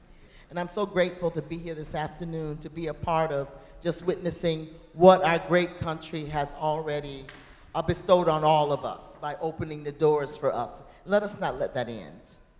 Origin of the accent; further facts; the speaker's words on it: United States; As an American, we all should know four or five languages.